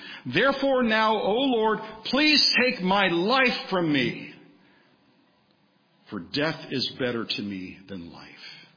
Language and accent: English; Redlands, California, United States; I came back to my hometown of Redlands